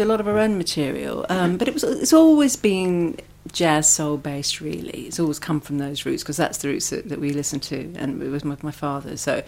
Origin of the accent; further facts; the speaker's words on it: Scotland, United Kingdom; accent: Scottish; So I think I lost my Scottish accent in about 1 week flat.